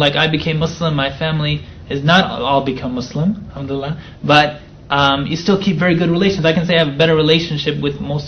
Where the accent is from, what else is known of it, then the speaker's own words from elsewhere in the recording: Ireland; I'm still Irish as a Muslim.